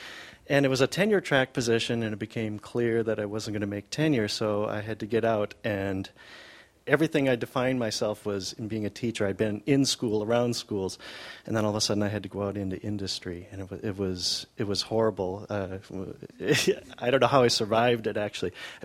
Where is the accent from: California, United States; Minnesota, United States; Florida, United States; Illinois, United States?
Minnesota, United States; St. Louis Park; from St. Louis Park.